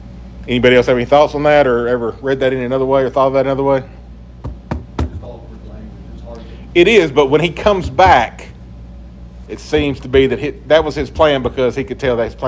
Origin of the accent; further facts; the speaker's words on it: Tennessee, United States; also born or lived in around the world; born and raised in Tennessee, I've been around the world three times because of the Uncle Sam sending me there, been to a lot of places.